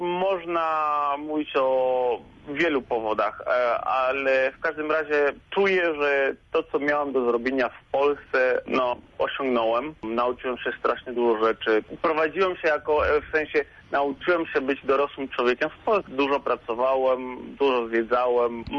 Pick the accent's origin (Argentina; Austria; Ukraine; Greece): Argentina; Buenos Aires; born there; Polish is a second language; ja urodziłem się w Buenos Aires 34 lata temu.